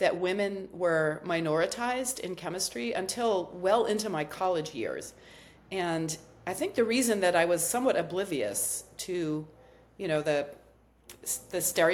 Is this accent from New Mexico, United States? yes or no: no; Massachusetts, United States; moved away as an adult; So, you know, I'm from Massachusetts, and when I was looking for a graduate program, I focused entirely on the San Francisco Bay Area